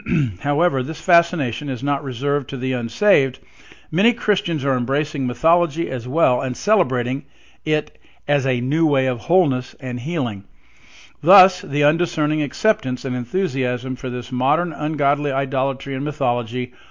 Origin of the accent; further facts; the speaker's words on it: Evansville, Indiana, United States; Head of the seminar, Robert Funk, who I've mentioned before, is from my hometown, Evansville, Indiana